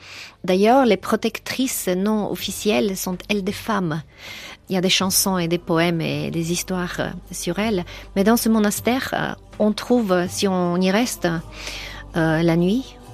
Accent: Bulgaria; moved away; also born or lived in New Zealand; J'ai grandi en Bulgarie, après en Nouvelle-Zélande, mais ce thème de l'immigration sériale, un peu, ça court dans les familles.

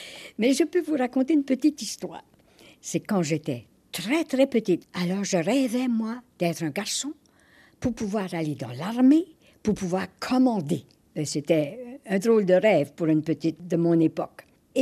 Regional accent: Acadia, Canada; je suis acadienne et non pas seulement canadienne.

